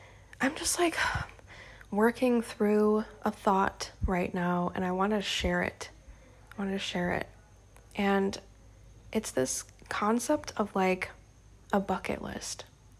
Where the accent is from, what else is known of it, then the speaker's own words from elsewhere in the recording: Indiana, United States; Like, I'd never left my hometown in Indiana.